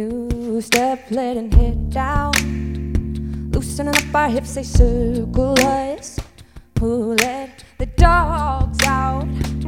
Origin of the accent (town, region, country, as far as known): Brenham, Texas, United States